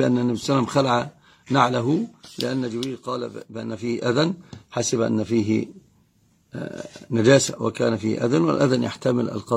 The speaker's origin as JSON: {"language": "Arabic", "country": "Egypt", "said": "عندنا في مصر أما يرى شيئا قال يفعل ذلك"}